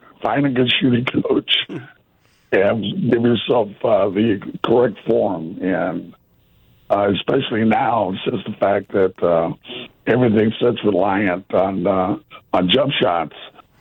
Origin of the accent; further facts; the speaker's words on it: Sacramento, California, United States; I'm from Sacramento, and the Warriors.